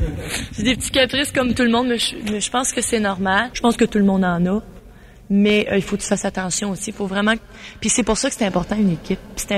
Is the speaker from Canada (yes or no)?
yes; Quebec, Canada; je suis québécois, ça me fait plaisir de vous rencontrer.